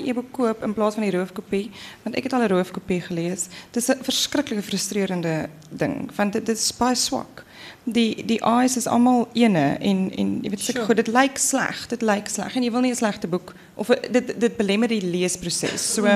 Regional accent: Beaufort West, Western Cape, South Africa; ek kom van die Karoo af. Ek het groot geword op een plaas na by Beaufort West.

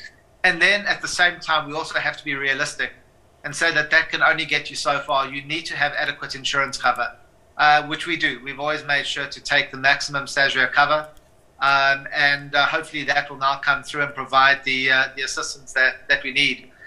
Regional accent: South Africa; what government owes all of us as South African citizens

